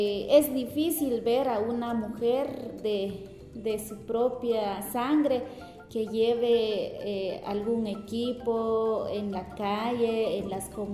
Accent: Sololá, Guatemala; vengo del departamento de Sololá, Guatemala.

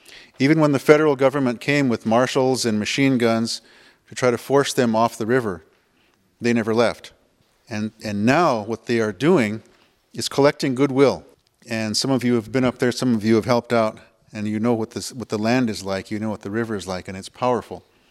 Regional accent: South Dakota, United States; I'm Lakota from South Dakota originally.

